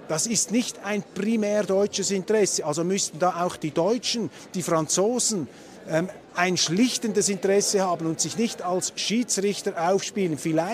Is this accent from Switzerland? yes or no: yes; Switzerland; Als Schweizer ziehe ich aus diesem Referat eine Bestätigung eigentlich für alles